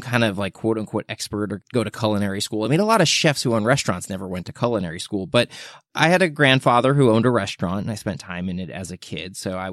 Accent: New York, United States; And my wife got a great job opportunity in the city here in New York, and I'm a New Yorker.

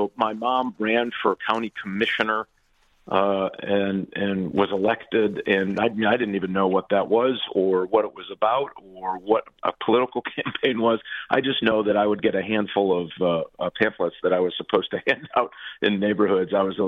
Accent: Michigan, United States; took a crazy chance to come back to the state of Michigan, my hometown, and run for the Michigan Senate

